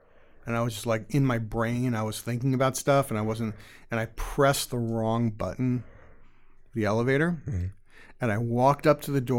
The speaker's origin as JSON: {"language": "English", "town": "Brooklyn", "region": "New York", "country": "United States", "tie": "born or raised there", "said": "and when I was a kid growing up in Brooklyn, my grandmother and my aunt and uncle lived in this building in Brooklyn"}